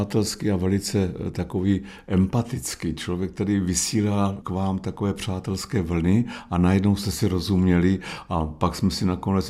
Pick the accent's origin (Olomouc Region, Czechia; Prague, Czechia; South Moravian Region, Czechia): South Moravian Region, Czechia; Brno; jsem z Brna